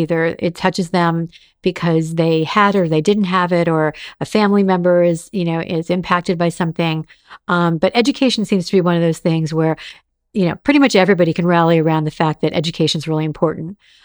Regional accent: Los Angeles, California, United States; So growing up in Los Angeles, we went to the opera.

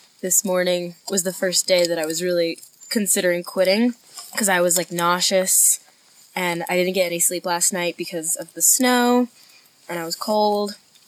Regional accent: New York City, New York, United States; I'm from New York City.

